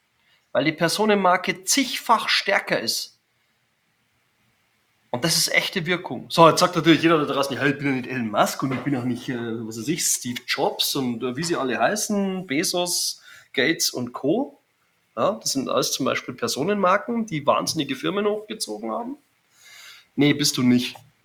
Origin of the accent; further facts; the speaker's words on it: Germany; Ich bin Deutscher und ich kann schon auch fließend Englisch, wahrscheinlich besser als Hochdeutsch.